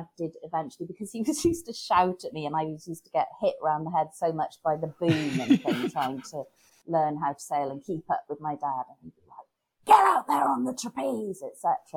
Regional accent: Bridgend, Wales, United Kingdom; as a child growing up in Bridgend, there was a kebab shop that also did pizzas that tasted sort of deliciously deep fried.

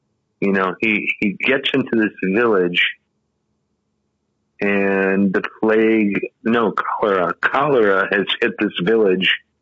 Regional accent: United States; I am firmly American in that way. I am an American. I am a new worlder in that way.

